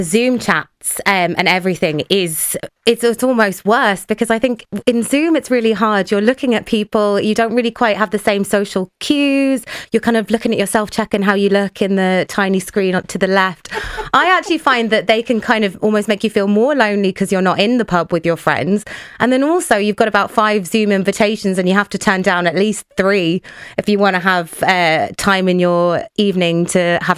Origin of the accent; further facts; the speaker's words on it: England, United Kingdom; I mean, I'm from England, so I'm kind of abroad when we went into lockdown. So I'm away from my parents.